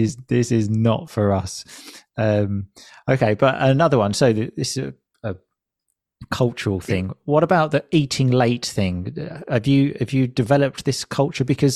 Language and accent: English; United Kingdom; And I think as a British person, this is something I have a lot of difficulty understanding.